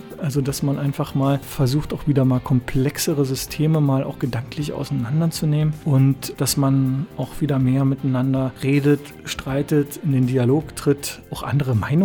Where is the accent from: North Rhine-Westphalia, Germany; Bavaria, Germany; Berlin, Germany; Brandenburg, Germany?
Brandenburg, Germany; Brandenburg an der Havel; Ich bin tatsächlich über soziokulturelle Theatergruppen in meiner Heimatstadt Brandenburg Anfang der 90er zum Theater gekommen.